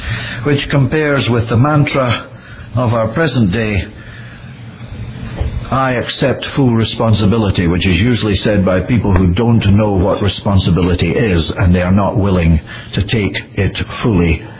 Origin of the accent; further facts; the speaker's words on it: Edinburgh, Scotland, United Kingdom; It reminded me of a monument in my hometown in Edinburgh